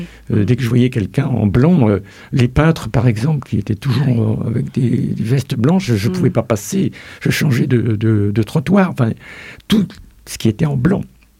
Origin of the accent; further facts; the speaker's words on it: Pays de la Loire, France; Je suis parti de Vendée à Strasbourg